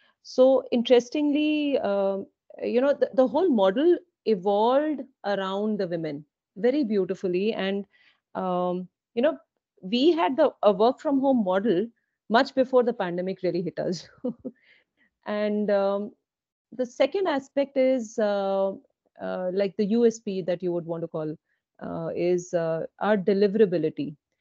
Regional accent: Delhi, India; I come from Delhi where people live on roads, even in extreme cold without proper clothing.

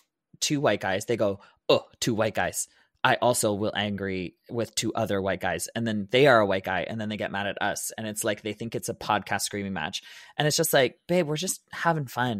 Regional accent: Canada; but I'm a Canadian. As a Canadian, you never want to be mistaken as an American.

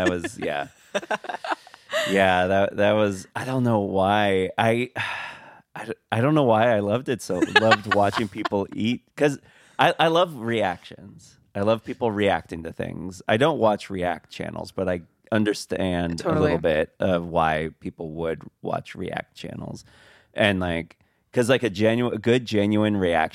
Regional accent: Portland, Oregon, United States; also born or lived in New York; now in Los Angeles, United States; When I first moved out to LA, I moved from New York. I left New York, went home to Portland for a bit, and then came down here to LA.

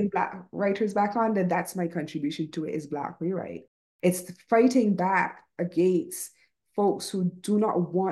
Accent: Barbados; now in United States; I grew up in Barbados, a system that is still colonialized

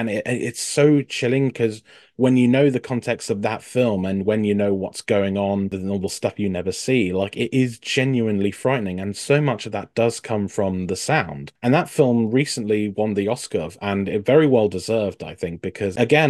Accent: United Kingdom; or even in my case as a Brit, all the TARDIS sounds on Doctor Who.

